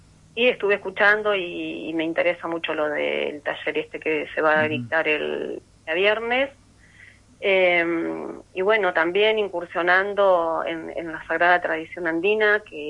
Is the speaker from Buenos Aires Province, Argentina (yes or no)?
yes; Trenque Lauquen, Buenos Aires Province, Argentina; now in Sierra de la Ventana, Argentina; Bueno, yo soy oriunda de Trenquelauquen. Uh-huh. Nací en Trenquelauquen.